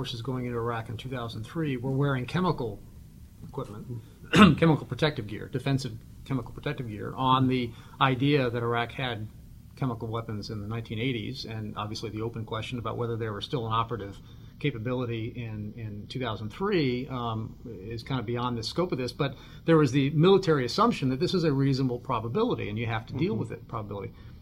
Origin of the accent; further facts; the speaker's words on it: United States; I generally expected a response having to do with me being an American sitting in Baghdad